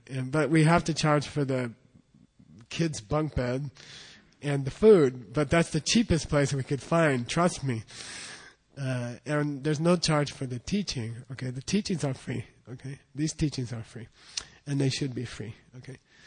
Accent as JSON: {"language": "English", "town": "Phoenix", "region": "Arizona", "country": "United States", "tie": "born or raised there", "said": "Everyone from Phoenix, I grew up in Phoenix. No fool stays here in the summer, okay?"}